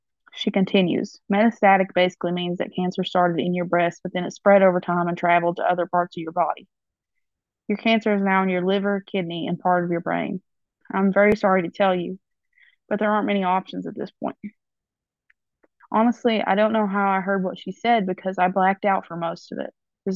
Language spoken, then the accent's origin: English; Kentucky, United States; Growing up in Kentucky, we have seen cancer all our lives